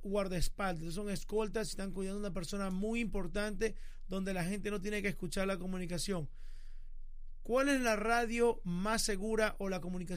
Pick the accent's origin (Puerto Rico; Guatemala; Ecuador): Ecuador; yo fui bombero voluntario en Guayaquil, en Ecuador. Yo soy de origen ecuatoriano.